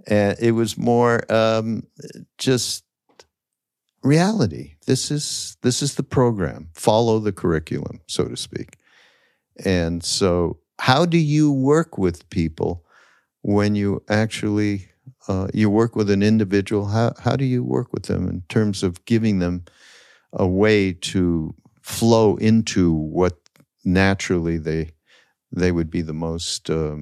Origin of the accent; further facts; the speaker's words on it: Canada; I'm from Canada.